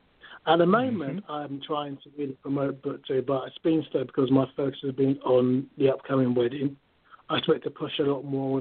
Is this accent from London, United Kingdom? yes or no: yes; London, United Kingdom; Okay, so I was born in London. I'm from, my origin is Nigeria. And I grew up in East London, spent some time in Kent.